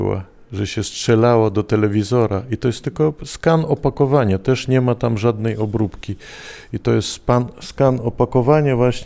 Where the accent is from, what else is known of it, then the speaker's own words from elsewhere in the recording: Lviv, Lviv Oblast, Ukraine; now in Estonia; jestem obywatelem Estonii. To też tak to miało zaznaczyć jakby ten, chociaż jestem lwowiakiem